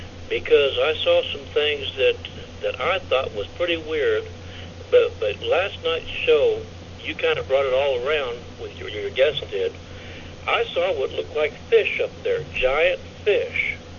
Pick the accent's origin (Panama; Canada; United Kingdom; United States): Panama; I grew up in Panama, Republic of Panama, Panama Canal.